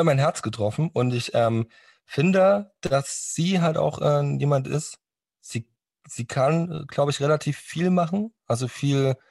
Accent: Saxony, Germany; Ich komme ja aus dem Osten, aus dem Tiefsten, aus Sachsen, und da hast du natürlich auch viel Plattenbauten.

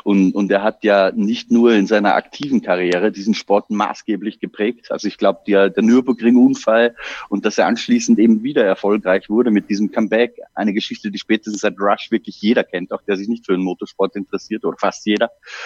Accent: Austria; Ich bin Jahrgang 1982 in Österreich aufgewachsen

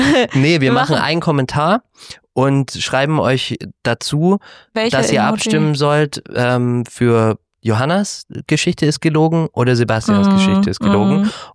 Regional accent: Baden-Württemberg, Germany; Ich bin ja im Schwabenland aufgewachsen

